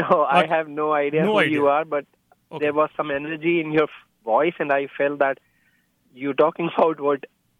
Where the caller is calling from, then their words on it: Sunnyvale, California, United States; I'm calling from Sunnyvale.